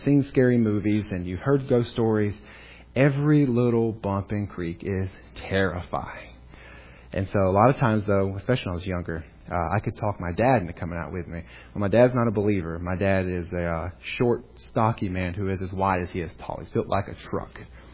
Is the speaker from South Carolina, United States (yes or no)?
no; North Carolina, United States; accent: North Carolina; I'm from North Carolina. I still have some accent, but thankfully the Navy's kind of watered it down.